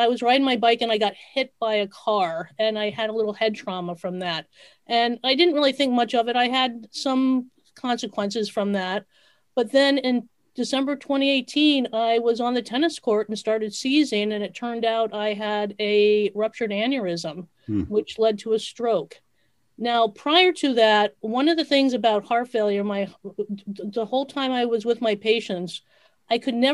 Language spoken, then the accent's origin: English; New York, United States; No, actually, I grew up in New York. Right near White Plains.